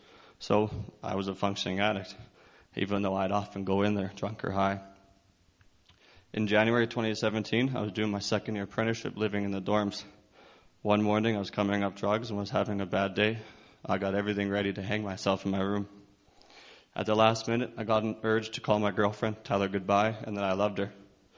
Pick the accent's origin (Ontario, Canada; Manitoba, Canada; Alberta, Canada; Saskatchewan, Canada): Alberta, Canada; Lamont; also born or lived in Sundre; I was born in Sundre, Alberta, but we moved up to a farm northeast of Lamont, Alberta, when I was four, so in 96.